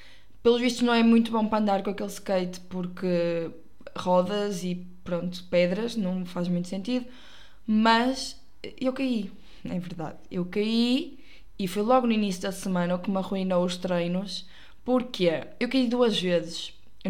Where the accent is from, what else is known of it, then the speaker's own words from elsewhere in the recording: Porto, Portugal; now in Coimbra, Portugal; eu sou do Porto e vivo com os meus pais no Porto, e acho que às vezes dá para perceber pelo meu sotaque, que, por sua vez, é o melhor sotaque de Portugal.